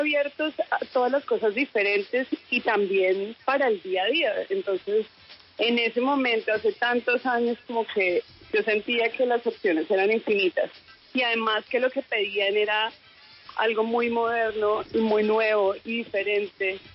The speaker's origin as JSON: {"language": "Spanish", "country": "Colombia", "tie": "born or raised there", "moved": "as an adult", "said": "Pues yo me fui muy chiquita de Colombia, me fui a los 23"}